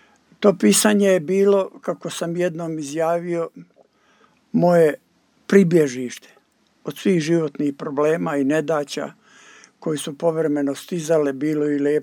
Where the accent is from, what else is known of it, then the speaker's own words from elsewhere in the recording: Kifino Selo, Republika Srpska, Bosnia & Herzegovina; 3 romana koja su se idejno vezivala za moj zavičaj i za nešto što je možda i legendno za Kifino selo, nekadašnje Tučevo